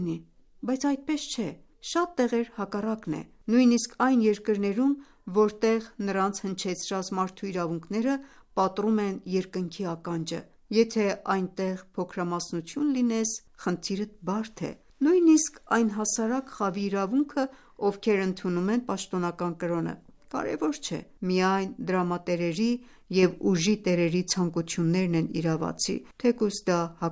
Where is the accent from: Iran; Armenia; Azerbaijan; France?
Iran; Մենք կարծում ենք, որ իրանցի ենք։ Մենք քրիստոնյաներս իսլամական հանրապետությունից շատ գոհ ենք, անչափ։